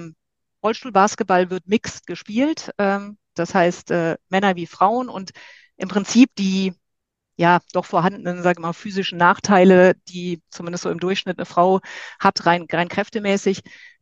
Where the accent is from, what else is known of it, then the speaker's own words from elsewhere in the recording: Rhineland, Germany; Damals noch im Rheinland, wo ich aufgewachsen bin, habe ich Fußgängerbasketball, wie ich ja mittlerweile sage, gespielt.